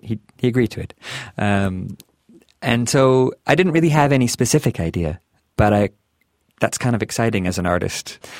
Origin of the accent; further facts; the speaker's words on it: Canada; now in Scotland, United Kingdom; And I mean, I'm Canadian, but I've lived in Scotland for 8 years now